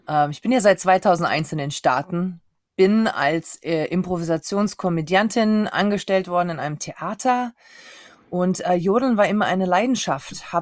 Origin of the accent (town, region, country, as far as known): Styria, Austria